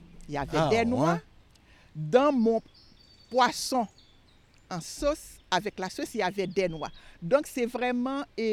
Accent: Cap-Haïtien, Nord, Haiti; born or raised there; also born or lived in Port-au-Prince, Haiti

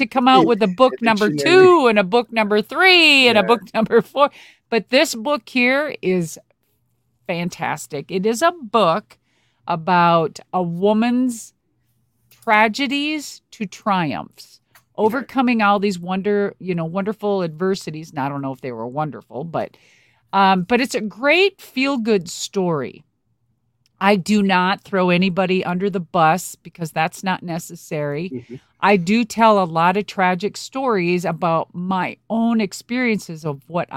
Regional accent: Minnesota, United States; So I'm like your neighbor, dude. I'm very familiar with Canada.

